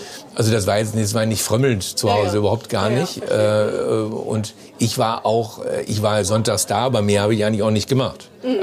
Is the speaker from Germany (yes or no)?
yes; Hanover, Lower Saxony, Germany; also born or lived in Meppen; Ich bin ja groß geworden in Hannover